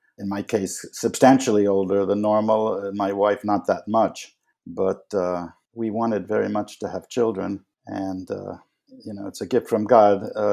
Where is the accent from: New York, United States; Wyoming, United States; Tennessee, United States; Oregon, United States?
New York, United States; Manhattan; It was a nice time to be a kid growing up in Manhattan.